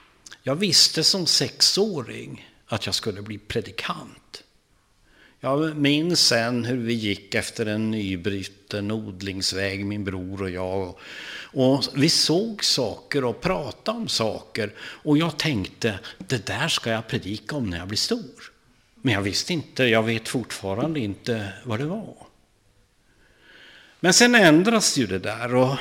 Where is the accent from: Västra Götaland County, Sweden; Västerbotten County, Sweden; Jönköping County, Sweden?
Västerbotten County, Sweden; Vilhelmina; born there; Jag är född i Vilhelmina i en liten by som heter Storsele. Dit min mamma kom som evangelist på 30-talet, slutet där, eller i mitten på 30-talet.